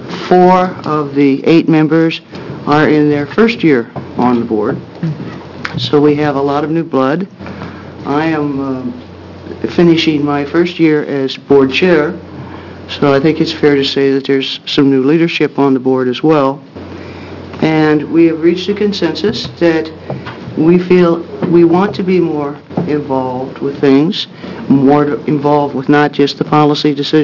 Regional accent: Medford, Oregon, United States; I'm currently the chair of the ACLB. I'm from Medford.

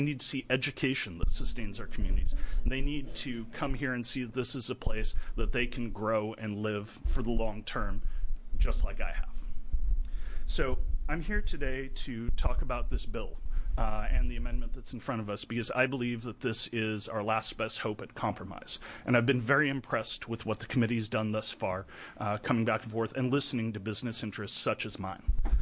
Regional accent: Oregon, United States; Little background, I'm the fifth generation, born and raised in Willamette Valley.

